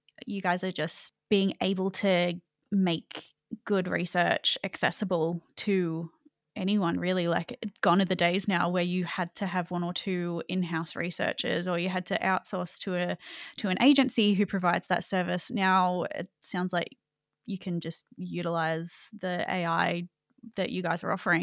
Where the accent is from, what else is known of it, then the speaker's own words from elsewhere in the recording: Newcastle, North East England, United Kingdom; now in London, United Kingdom; I grew up in Newcastle. I mean, I feel like it's not as bad of a reputation.